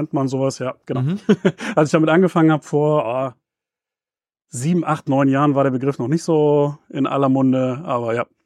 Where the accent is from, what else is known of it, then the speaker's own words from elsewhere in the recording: Düsseldorf, North Rhine-Westphalia, Germany; Ich komme aus Düsseldorf. Bin da aber im Moment tatsächlich gar nicht so oft.